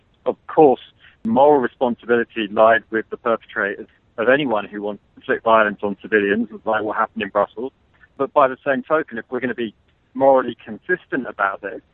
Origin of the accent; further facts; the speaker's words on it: United Kingdom; I mean, I'm from the United Kingdom.